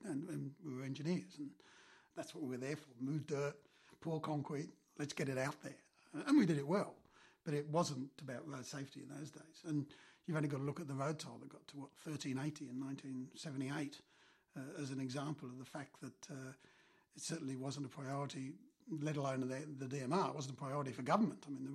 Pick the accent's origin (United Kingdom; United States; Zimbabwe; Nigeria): United Kingdom; England; now in Australia; I mean, I came from England, which was full of roundabouts.